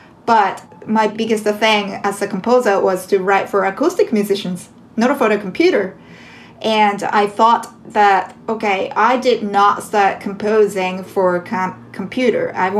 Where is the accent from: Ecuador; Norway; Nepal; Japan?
Japan; now in New York City, United States; It's not a normal in Japan, my home country.